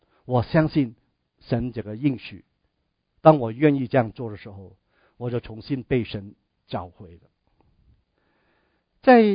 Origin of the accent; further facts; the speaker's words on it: China; 我们的故乡在哪里？现在已经没有所谓的故乡了，因为我们去完一个地方又去个地方，根本你说你乡下在哪里？你从来没有回过去。